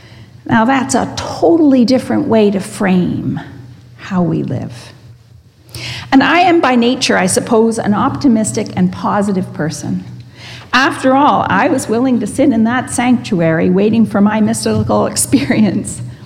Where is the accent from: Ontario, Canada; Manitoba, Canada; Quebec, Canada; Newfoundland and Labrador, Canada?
Ontario, Canada; Burlington; moved away as an adult; now in Toronto, Canada; I grew up in Burlington and attended Wellington Square United Church. When I moved to Toronto to go to university, I attended Metropolitan United Church